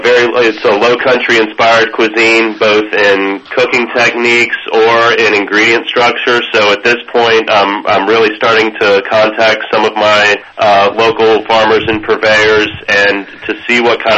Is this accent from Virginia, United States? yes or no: yes; Virginia, United States; now in Charleston, United States; That I'm from the Virginia area originally, but spent time in Charleston in the mid-90s and then moved back to the D.C. area